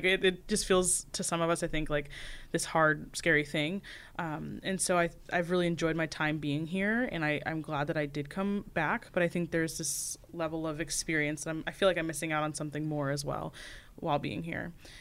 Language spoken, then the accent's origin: English; Danville, United States; So yeah, born and raised in Danville, I went to grade school, middle school, and high school here, and then went to college really close by. So Danville native.